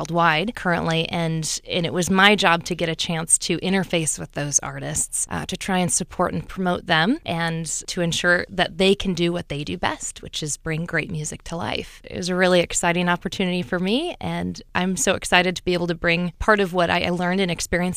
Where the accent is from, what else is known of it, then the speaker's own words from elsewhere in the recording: Peoria, Illinois, United States; Well, born and raised in Peoria, absolutely loved growing up in this town.